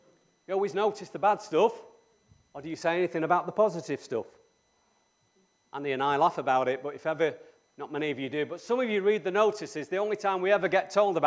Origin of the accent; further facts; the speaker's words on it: United Kingdom; We're British, we don't really know how to react to positive comments